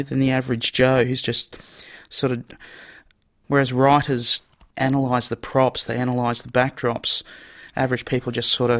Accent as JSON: {"language": "English", "town": "Brisbane", "region": "Queensland", "country": "Australia", "tie": "born or raised there", "also_born_or_lived": "Sunshine Coast", "said": "I'm a Southside kid, Brisbane. I did a bit of growing up on the Sunshine Coast, but living back on the South Side and just a couple of streets away from where I was born"}